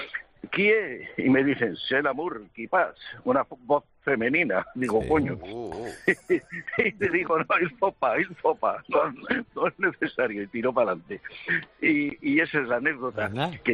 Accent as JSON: {"language": "Spanish", "town": "Bilbao", "region": "Basque Country", "country": "Spain", "lives_now": "Seville, Spain", "said": "Yo soy un bilbaíno que vive en Sevilla desde hace tiempo."}